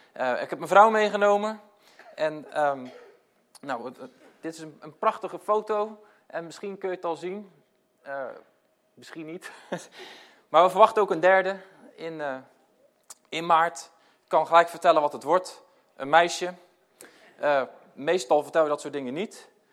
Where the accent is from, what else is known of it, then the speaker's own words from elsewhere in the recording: Dordrecht, South Holland, Netherlands; ik kom uit Dordrecht.